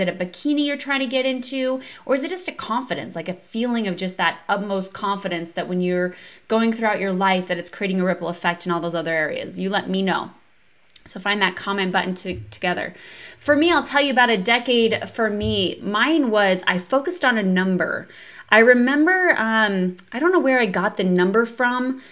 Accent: Utah, United States; also born or lived in California; And I am from Southern Utah. I originally lived out, originally from Utah, and then I moved to California, and now I'm back in Utah.

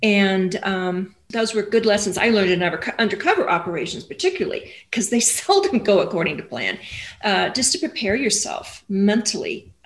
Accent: Wyoming, United States; I said, I grew up in Wyoming. And I mean, for us, fast food was hitting a deer at 60 miles an hour.

